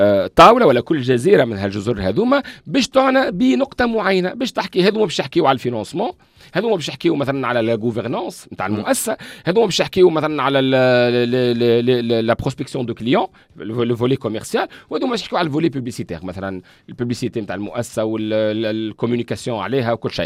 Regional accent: Tunisia; احنا عندنا في تونس كولتوريلمون الوقت مالوغوزمون مش عند الناس الكل لكن عند برشا عباد في تونس

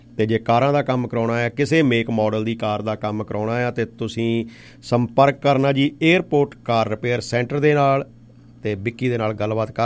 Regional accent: Narur, Punjab, India; ਜਿੱਥੇ ਵੀ ਕਹਿੰਦੇ ਵੀ ਮੇਰੇ ਪਿੰਡ ਦੇ ਬੈਠੇ ਆ ਨਰੂਰ ਨਿਵਾਸੀ, ਜਿਹੜੇ ਵੀ ਕੰਟਰੀ ਦੇ ਵਿੱਚ ਬੈਠੇ ਆ

